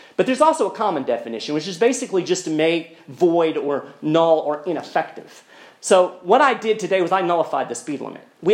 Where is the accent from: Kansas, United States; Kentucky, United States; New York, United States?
Kentucky, United States; including in my home state of Kentucky